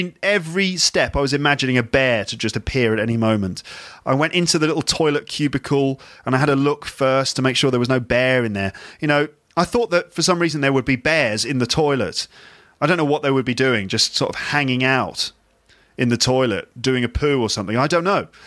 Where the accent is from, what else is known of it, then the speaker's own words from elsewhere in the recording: London, United Kingdom; accent: London; So I imagine that any bear meeting me as an Englishman and hearing my London accent wouldn't be that friendly, you know?